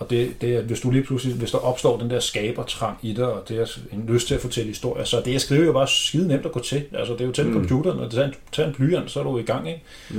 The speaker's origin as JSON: {"language": "Danish", "town": "Ringsted", "region": "Zealand", "country": "Denmark", "said": "Jeg kommer fra Ringsted"}